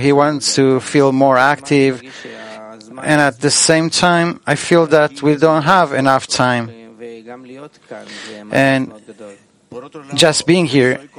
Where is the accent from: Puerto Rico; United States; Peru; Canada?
Peru; from Peru.